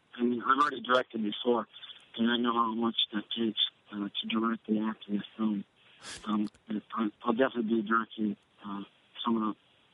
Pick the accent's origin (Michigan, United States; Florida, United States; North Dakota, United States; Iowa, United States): Michigan, United States; People are like, man, where are you from? You're not from here. I'm like, I'm from Michigan